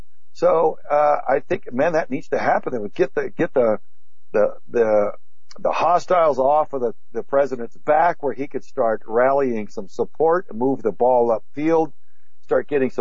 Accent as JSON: {"language": "English", "region": "Texas", "country": "United States", "tie": "born or raised there", "said": "Growing up in Southern Texas, camping, once witnessed two raccoons"}